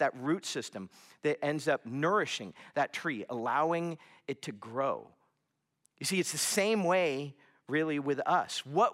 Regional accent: Florida, United States; And, you know, I grew up in South Florida. The house that I grew up in, we had this massive ficus tree in front of our house.

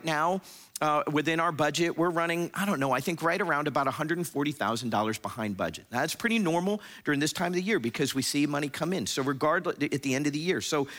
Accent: Florida, United States; Surprise, surprise, I'm from Florida. That's like the orange juice capital of the United States of America. We had an orange tree growing on the side of our house when I was growing up.

